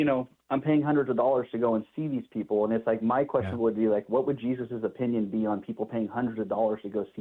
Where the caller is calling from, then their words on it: Tracy, California, United States; I'm calling from Tracy, California.